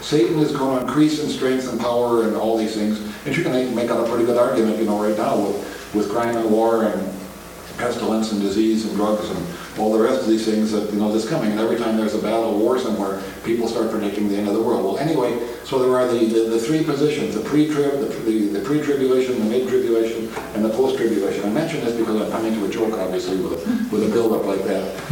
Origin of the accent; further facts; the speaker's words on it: Midwest, United States; as a Lutheran, as a Midwesterner, all the rest of these things.